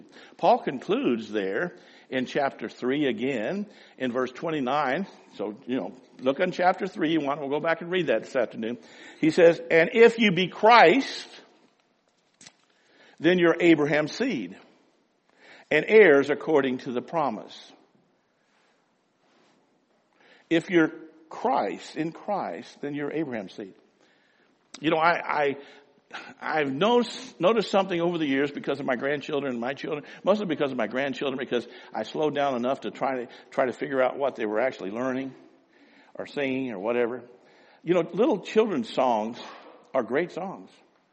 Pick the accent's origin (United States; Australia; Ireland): Ireland; part of the green business is I'm Irish, I'm Catholic Irish, and they wore it because of persecution, you know.